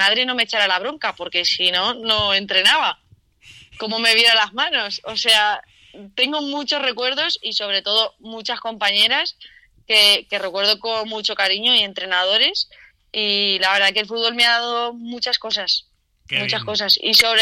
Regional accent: Aragon, Spain; porque claro, yo siempre que he visto el fútbol ha sido en mi pueblo, que es de Teruel

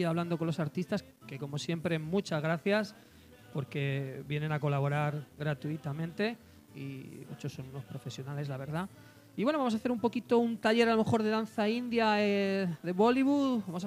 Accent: Madrid, Community of Madrid, Spain; yo soy del pueblo de Vallecas, de Villa de Vallecas

